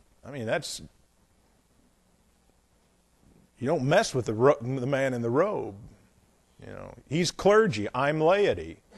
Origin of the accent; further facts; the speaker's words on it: United States; I grew up, you know, I grew up in America, and I watch a lot of John Wayne movies